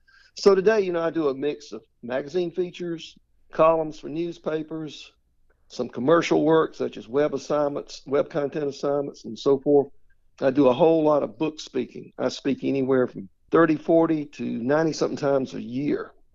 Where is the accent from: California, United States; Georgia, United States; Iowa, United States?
Georgia, United States; Well, I grew up in Georgia, right on the South Carolina line, so I've sort of been in both states most of my life.